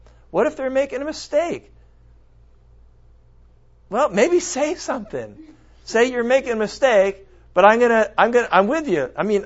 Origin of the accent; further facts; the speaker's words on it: United States; You know why? Because I'm an American.